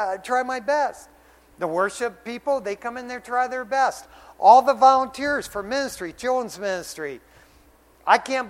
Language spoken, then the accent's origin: English; Detroit, Michigan, United States; Growing up in Detroit, Michigan, I was known as a backyard mechanic.